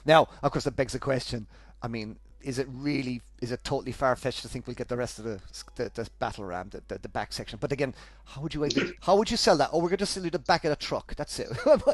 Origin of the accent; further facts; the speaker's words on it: Ireland; trust me, I'm Irish.